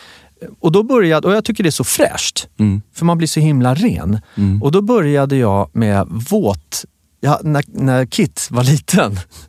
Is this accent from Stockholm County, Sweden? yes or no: yes; Värmdö, Stockholm County, Sweden; born there; Där är jag född, på Värmdö.